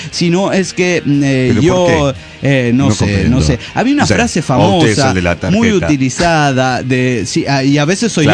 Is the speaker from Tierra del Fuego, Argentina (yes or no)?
yes; Tierra del Fuego, Argentina; de Tierra del Fuego, Argentina.